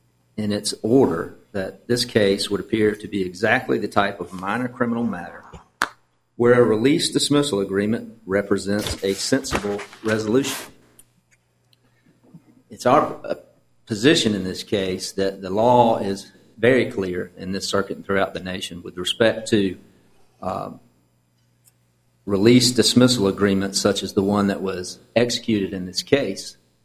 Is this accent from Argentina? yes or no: no; Florence, South Carolina, United States; from Florence, South Carolina.